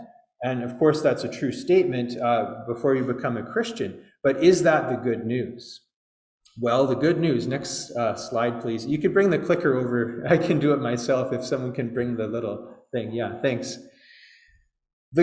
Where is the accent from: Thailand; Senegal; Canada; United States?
Canada; Vancouver, British Columbia; I remember when I grew up in Vancouver